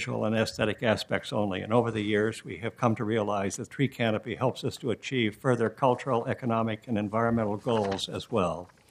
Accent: Portland, Oregon, United States; I'm from Northeast Portland.

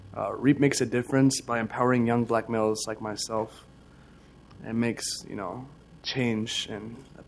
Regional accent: Ethiopia; I'm from Ethiopia, and I'm a REAP ambassador.

